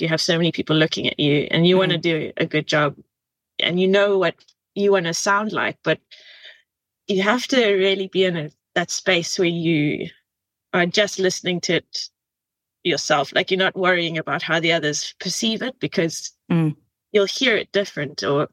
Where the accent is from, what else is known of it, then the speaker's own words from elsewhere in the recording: Bulawayo, Zimbabwe; I suppose it was back in Zimbabwe when I used to just, in Bulawayo, my hometown, and no one was really playing live music.